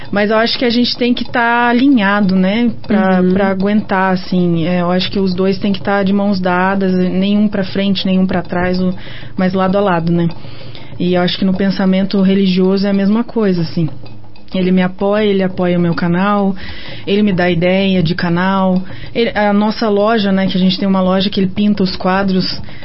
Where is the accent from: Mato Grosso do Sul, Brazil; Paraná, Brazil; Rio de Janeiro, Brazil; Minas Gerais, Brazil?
Paraná, Brazil; Curitiba; accent: Curitiba; Porque eu sei que eu tenho sotaque curitibano.